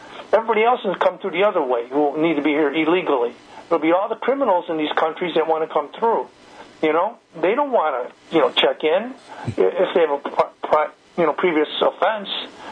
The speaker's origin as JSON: {"language": "English", "town": "Chicago", "region": "Illinois", "country": "United States", "tie": "born or raised there", "said": "So, I'm beside myself because I grew up in the Mexican community in Chicago."}